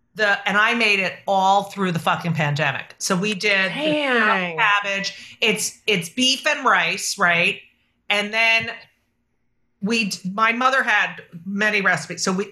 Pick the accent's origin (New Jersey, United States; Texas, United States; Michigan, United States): New Jersey, United States; And I love the name Trenton because I grew up in New Jersey and that is the capital of New Jersey.